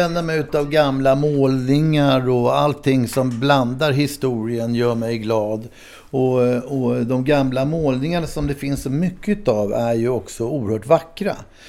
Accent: Stockholm, Stockholm County, Sweden; för mig som tog tunnelbanan in när jag var liten från Ålsten och hamnade i stan

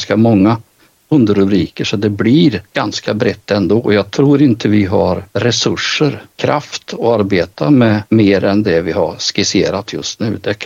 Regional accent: Värmland, Sweden; Och det har vi gjort här i Värmland där jag kommer ifrån.

